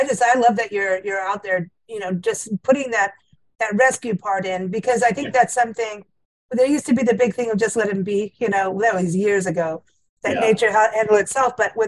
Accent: South Africa; also born or lived in Kenya; I grew up in South Africa and Kenya

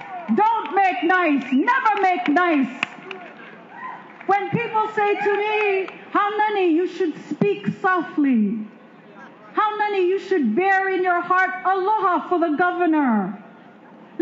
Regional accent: Hawaii, United States; We are not 50% Hawaiian. We are Hawaiian, period.

